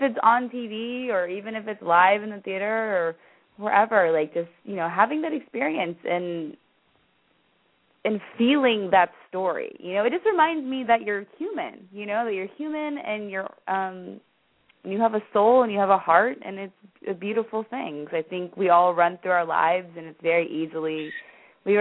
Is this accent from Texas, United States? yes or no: yes; Houston, Texas, United States; now in Los Angeles, United States; Because I grew up in Houston where there's tons of diversity